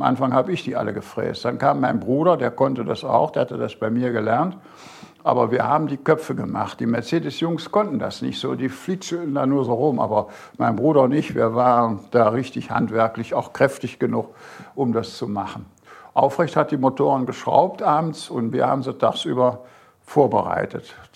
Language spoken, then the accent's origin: German; North Rhine-Westphalia, Germany; das erinnerte mich an meine Heimat im Bergischen Land. Das ist so ähnlich, ja, so Berge und Flüsse und die Wupper und die Itter und all so Flüsse.